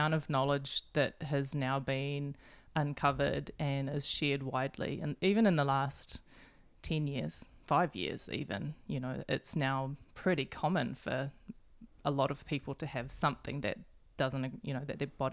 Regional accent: Whangaroa, Northland, New Zealand; I grew up vegetarian here in Whangaroa.

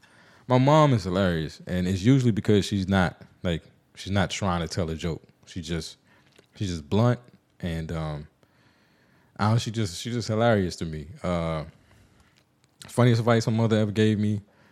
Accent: United States; Like, I'm American.

